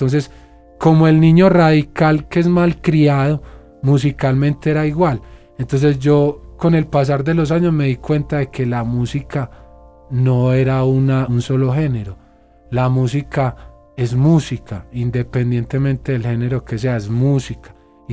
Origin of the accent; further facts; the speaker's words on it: Medellín, Antioquia, Colombia; En mi país era, pero ya gracias a Dios yo voy a mi barrio, allá no veo sino artistas, deportistas, eso me hace sentir a mí orgulloso.